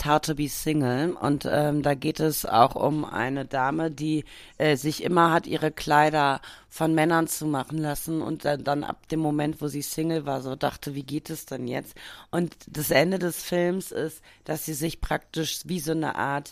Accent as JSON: {"language": "German", "town": "Cologne", "region": "North Rhine-Westphalia", "country": "Germany", "said": "an Karneval gibt es ja bei uns in Köln die Berliner"}